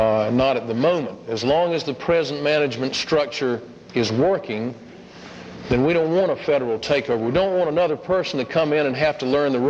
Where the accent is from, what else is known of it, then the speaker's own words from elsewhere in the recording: Cordova, Alaska, United States; I came from Cordova to begin with.